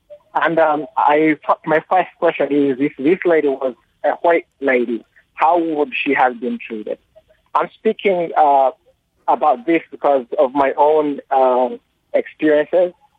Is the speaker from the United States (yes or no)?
no; Uganda; moved away; I'm immigrant from Uganda.